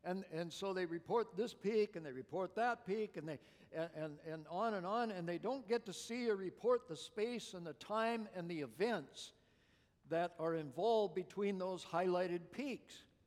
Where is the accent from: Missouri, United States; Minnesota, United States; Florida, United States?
Minnesota, United States; I know, I'm half of that base, you know, in me, and I grew up in Minnesota, so.